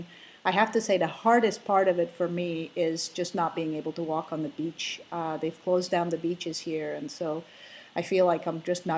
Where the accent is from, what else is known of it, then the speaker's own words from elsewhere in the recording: Slovakia; first language Slovak; English is a second language; In fact, I started to lose a little bit of my Slovak. I started to forget vocabulary as English was pushing its way in.